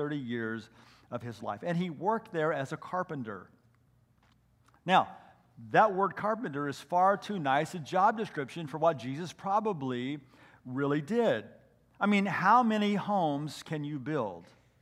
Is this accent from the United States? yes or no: yes; Cave Junction, Oregon, United States; Kind of like my hometown of Cave Junction.